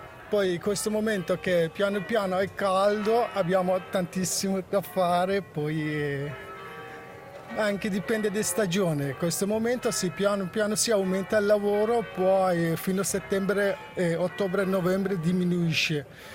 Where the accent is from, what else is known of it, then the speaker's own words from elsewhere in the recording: Afghanistan; Sono origine afghano, vengo dall'Afghanistan.